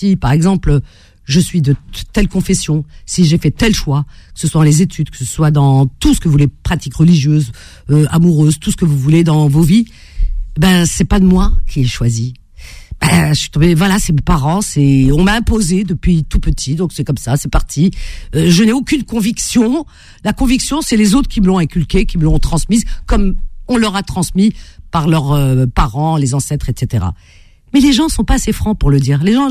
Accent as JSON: {"language": "French", "country": "Algeria", "said": "je suis une vraie Algérienne"}